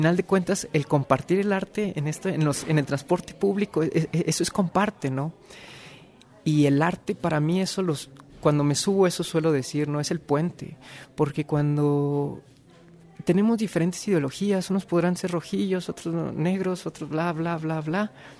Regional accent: Saltillo, Coahuila, Mexico; now in Oaxaca, Mexico; yo soy de Saltillo, Coahuila. Estoy viviendo en Oaxaca

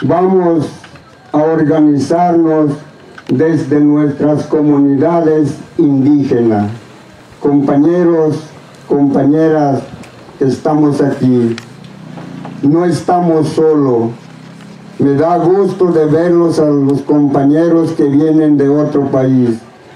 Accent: Veracruz, Mexico; Yo vengo del sur de Veracruz para acompañar en este camino de resistencia

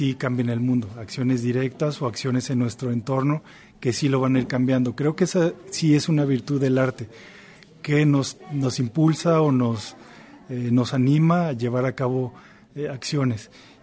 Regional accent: Zacatecas, Mexico; now in Oaxaca, Mexico; en Oaxaca, donde yo vivo hace ya muchos años, aunque soy de Zacatecas.

